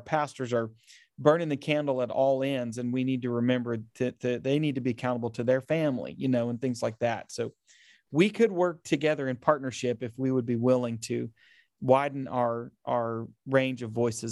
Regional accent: Oklahoma, United States; I'm from Oklahoma. I had traveled a little bit, but that was my first time ever leaving the United States.

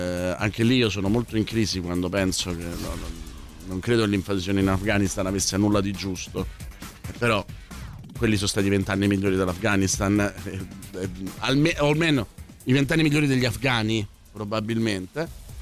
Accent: Slovenia; Io sono sloveno

